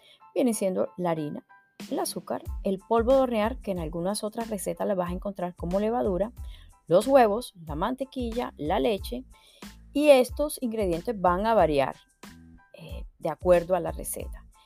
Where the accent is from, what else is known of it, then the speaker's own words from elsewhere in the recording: Colombia; Por lo menos en mi país, Colombia, en Medellín es el único lugar que le dicen pirotines.